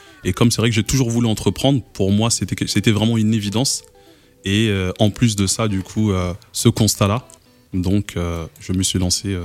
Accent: Île-de-France, France; also born or lived in Paris; j'ai 36 ans. Je suis franco-sénégalais. Pour être plus précis, je suis né à Paris et grandi dans les Yvelines.

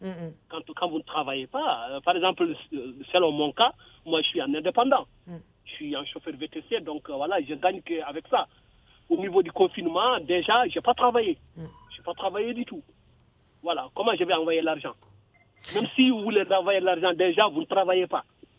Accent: Mauritania; also born or lived in Senegal; je suis d'origine, c'est-à-dire sénégalais et mauritanien. Ma maman est sénégalaise, je suis né au Sénégal, mon père est mauritanien, je suis grandi en Mauritanie.

